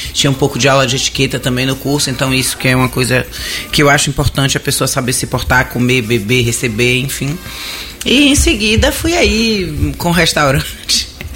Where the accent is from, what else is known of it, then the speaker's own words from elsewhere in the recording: Salvador, Bahia, Brazil; Eu amo minha terra, eu amo Salvador, e eu fico pensando sempre de que forma eu posso contribuir com isso.